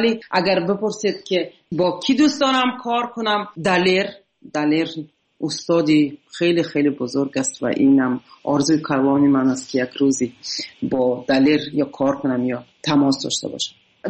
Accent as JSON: {"language": "Persian", "country": "Tajikistan", "moved": "yes", "said": "من به تاجیکستان سال 2011 بود. فعلا نه امکاناتش را دارم نه وقتش را. و به این دلیل تا حالا نتونستم به وطنم سفر کنم."}